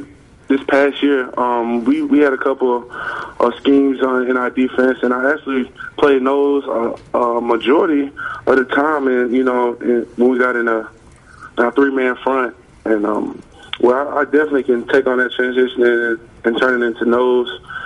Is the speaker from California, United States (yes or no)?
no; Texas, United States; and now we get to celebrate, as a Texan.